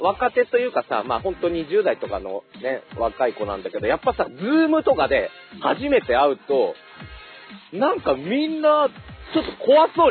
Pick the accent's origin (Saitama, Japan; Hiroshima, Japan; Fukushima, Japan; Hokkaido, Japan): Fukushima, Japan; いや、なんで俺いきなり地元福島のさ、薄い少年に戻ってんの。福島から来ました。